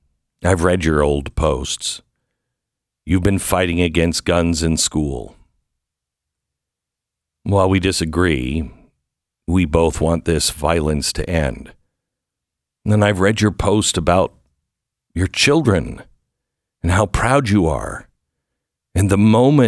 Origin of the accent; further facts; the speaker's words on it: United States; I'm one American among, I think, many that no longer believe in you.